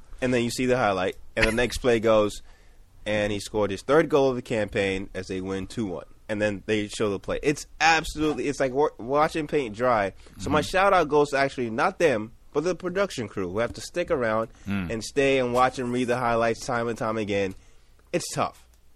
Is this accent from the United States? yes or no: no; Nigeria; I grew up in Nigeria, which is a more or less a British nation.